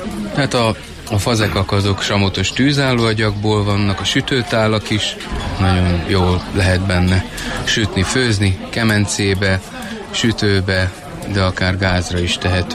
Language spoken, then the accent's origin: Hungarian; Mezőtúr, Jász-Nagykun-Szolnok, Hungary; Mezőtúról jöttünk.